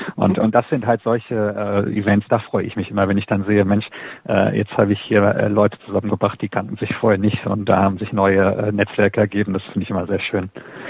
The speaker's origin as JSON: {"language": "German", "town": "Clausthal-Zellerfeld", "region": "Lower Saxony", "country": "Germany", "tie": "born or raised there", "said": "Ich komme aus dem Harz ursprünglich. Ich bin in Clausthal-Zellerscheid aufgewachsen. Ist eine Universitätsstadt, aber relativ klein."}